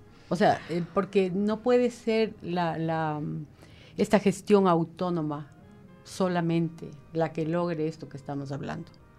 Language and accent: Spanish; Ecuador; Que el teatro clásico no se nos ha dado como ecuatorianos